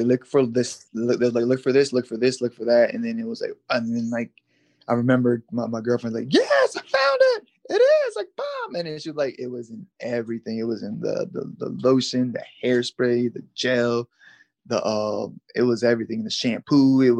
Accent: New England, United States; I'm coming from New England and coming to Vegas, and I'm like, I'm dry.

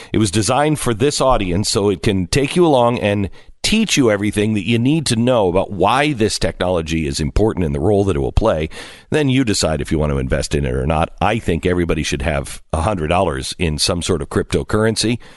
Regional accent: Texas, United States; I'm from Texas.

